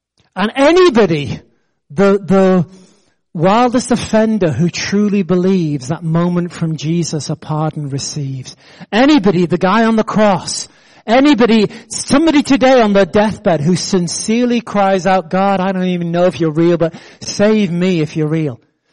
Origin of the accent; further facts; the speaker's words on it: United States; I'm still American. What I do doesn't change who I am.